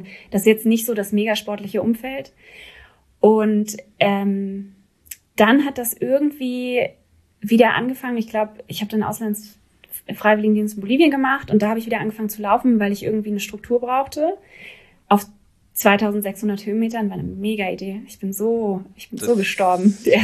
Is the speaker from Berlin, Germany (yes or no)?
yes; Berlin, Germany; Wir haben damals in Mahlsdorf gelebt. Also ich bin aufgewachsen in der Nähe vom Tierpark und das ist so Ost, auf jeden Fall Ost-Berlin, aber eher so mittig Ost-Berlin. Und dann bin ich immer weiter an den Rand gezogen